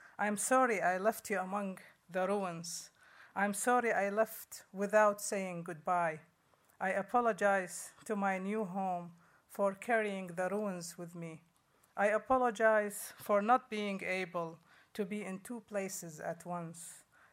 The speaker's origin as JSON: {"language": "English", "town": "Baghdad", "region": "Baghdad Governorate", "country": "Iraq", "moved": "as an adult", "said": "I came from Baghdad in... I left in 95, stayed about a year in Amman, Jordan, and then arrived here. It was my 31st birthday when the plane carried me to the new land"}